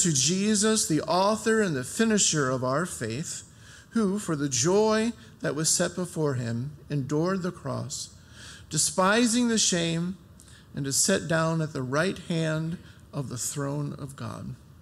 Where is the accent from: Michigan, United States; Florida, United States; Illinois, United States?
Michigan, United States; You know, We're all from Michigan.